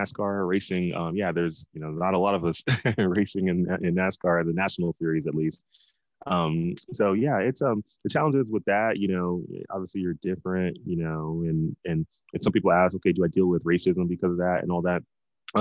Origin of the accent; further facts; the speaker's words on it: Dallas, Texas, United States; I'm originally from Dallas, Texas. Grew up there my whole life. Both of my parents immigrated from Nigeria to the U.S. Back in the 80s before deciding to settle in Dallas